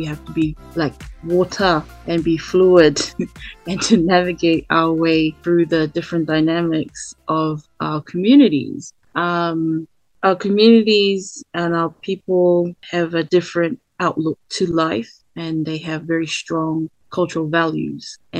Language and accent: English; Hawaii, United States; I'm still Hawaiian, I'm still part of this community, and I understand them.